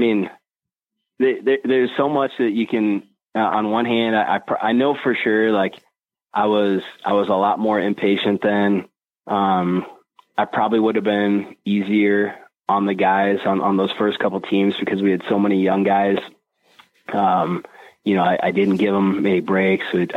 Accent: Des Moines, Iowa, United States; because I'm from the Des Moines area. I grew up in Des Moines, you know, went to high school in Johnston.

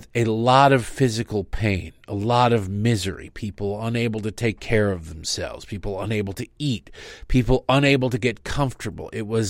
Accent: Michigan, United States; I grew up in Michigan, at the time and in the years when Jack Kevorkian was traveling around the Detroit area

